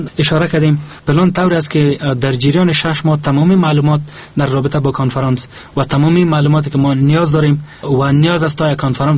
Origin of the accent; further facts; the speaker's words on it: Afghanistan; ما افغان هستیم